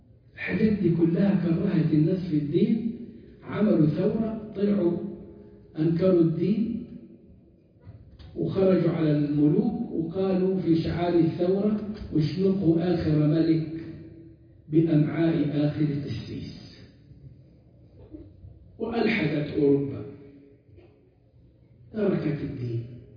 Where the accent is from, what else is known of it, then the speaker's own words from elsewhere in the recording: Egypt; يعني إحنا عندنا في مصر الآن في إلحاد